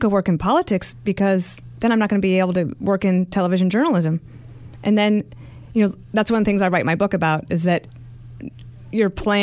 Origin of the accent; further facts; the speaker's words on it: Wyoming, United States; also born or lived in Colorado; And of course, I'm from Wyoming and Colorado, so you know, like, I just thought I was like mainstream in my views.